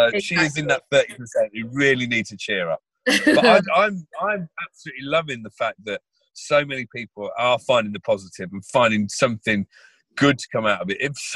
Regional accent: England, United Kingdom; As in, I love being English and I love the way we go about it

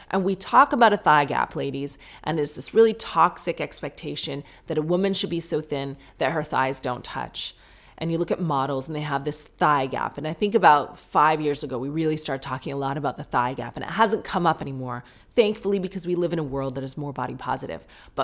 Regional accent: United Kingdom; But now I'm being polite. I'm being British.

